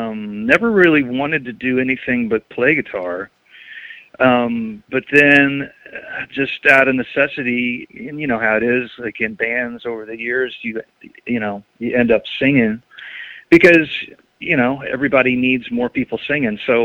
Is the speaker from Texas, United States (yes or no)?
no; Crawfordsville, Indiana, United States; Well, yeah, I'm actually from Crawfordsville, born there, and, you know, kind of came to Indianapolis around 18